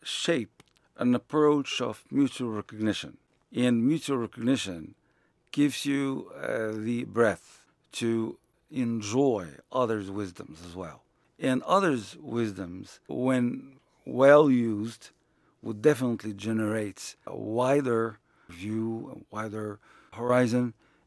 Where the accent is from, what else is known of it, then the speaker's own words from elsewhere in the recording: Morocco; But in Morocco, we're proud to recall the fact that we were quite successful in enjoying the fruits of mutual recognition between Muslims and Jews in our country.